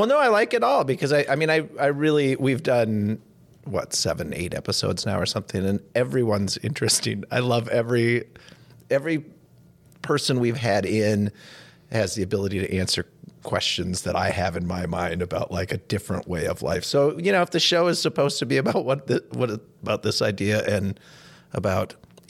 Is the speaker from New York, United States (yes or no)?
no; Elk River, Minnesota, United States; also born or lived in Madison; I grew up in Elk River. I lived a lot of different places. I spent a lot of time, half my childhood down in Madison, which was a much, much more culturally mixed community.